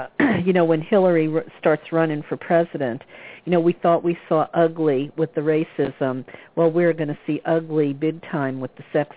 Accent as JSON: {"language": "English", "region": "Bible Belt", "country": "United States", "tie": "born or raised there", "said": "I grew up a Catholic in the Bible Belt, and I was fortunate that my family wasn't real religious."}